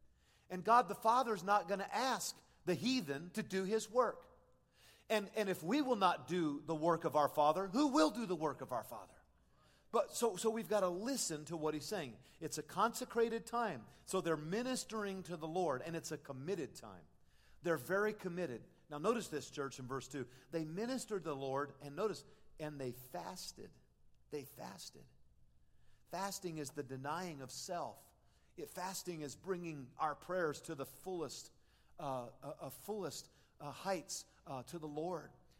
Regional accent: South Korea; I remember growing up in Korea

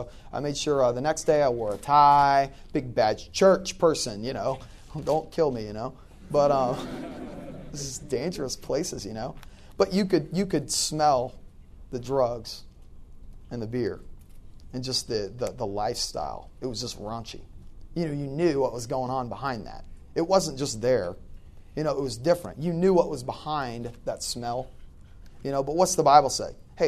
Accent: Louisiana, United States; I remember a few times, I'm from Louisiana, and in certain parts of where we would go knocking doors

